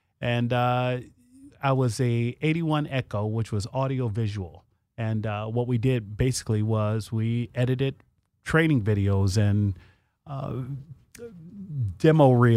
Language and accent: English; Chicago, Illinois, United States; I am from originally Chicago, Illinois, born and raised in Chicago. Mom's family is Georgia. Dad's family is Mississippi.